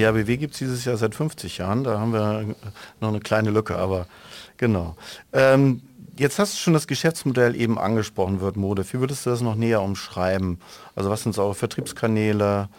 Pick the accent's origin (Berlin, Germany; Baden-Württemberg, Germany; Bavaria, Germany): Baden-Württemberg, Germany; Wir kommen beide aus Hohenlohe